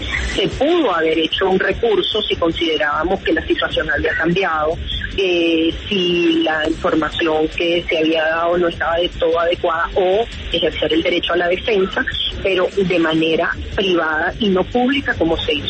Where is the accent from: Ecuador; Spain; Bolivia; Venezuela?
Venezuela; ya yo desde afuera, por supuesto, como venezolana